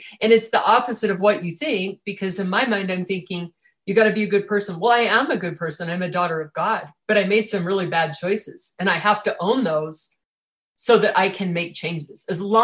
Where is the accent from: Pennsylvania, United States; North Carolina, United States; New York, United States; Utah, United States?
Utah, United States; I mean, I came from Utah, you know?